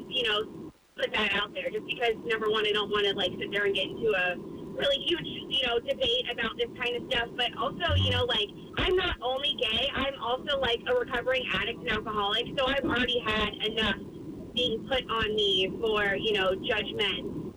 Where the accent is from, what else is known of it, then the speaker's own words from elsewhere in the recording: Plant City, Florida, United States; I was raised in Plant City too